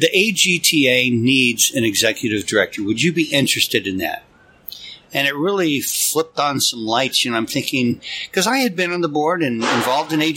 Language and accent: English; Baker, United States; now in California, United States; Went to work back in Baker at my hometown newspaper.